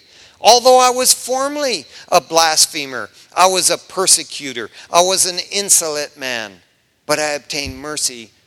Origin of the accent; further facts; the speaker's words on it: Detroit, Michigan, United States; you sure you don't want me to do a work in Detroit, my hometown, Michigan?